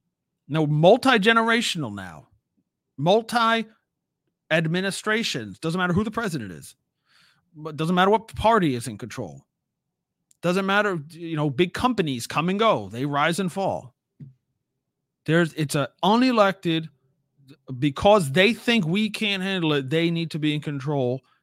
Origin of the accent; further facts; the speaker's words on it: United States; just being an American on this, I am an American. I consider myself patriotic. I kind of like it here.